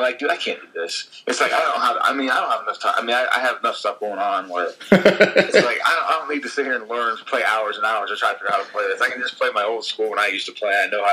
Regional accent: Athens, Ohio, United States; Yeah, my parents both met at OU, and they've never left. So I grew up around Athens.

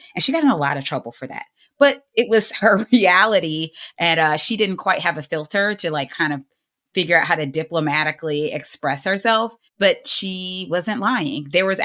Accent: DeKalb, Georgia, United States; now in Gwinnett County, United States; I lived in DeKalb. I grew up in DeKalb. I now live in Gwinnett.

